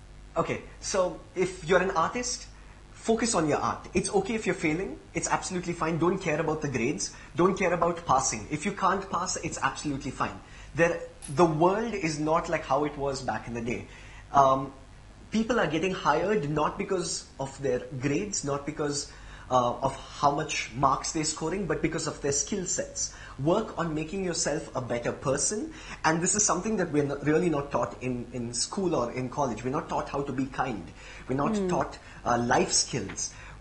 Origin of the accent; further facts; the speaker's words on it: Bangalore, Karnataka, India; Well, so technically I'm from Bangalore. I am in Hyderabad to do a show.